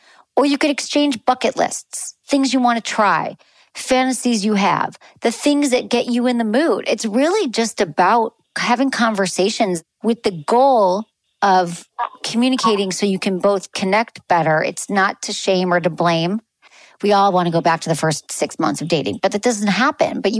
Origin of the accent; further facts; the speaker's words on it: Michigan, United States; I got excited because Michigan. I'm from Michigan, but you're in Minnesota.